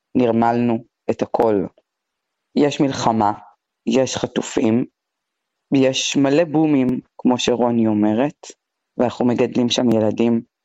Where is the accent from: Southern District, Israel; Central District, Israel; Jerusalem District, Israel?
Southern District, Israel; Sderot; נולדתי, גדלתי בסדרות, כל חיי אני באזור הזה.